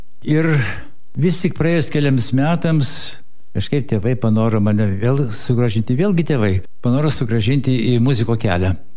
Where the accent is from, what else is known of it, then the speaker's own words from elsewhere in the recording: Kaunas, Kaunas County, Lithuania; now in Vilnius, Lithuania; Pradėjau Kaune, nes gimiau Kaune ir 10 pirmųjų savo gyvenimo metų taip pat praleidau Kaune.